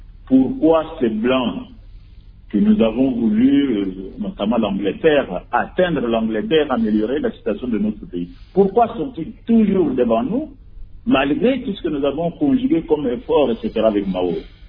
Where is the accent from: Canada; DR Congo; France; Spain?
DR Congo; on est congolais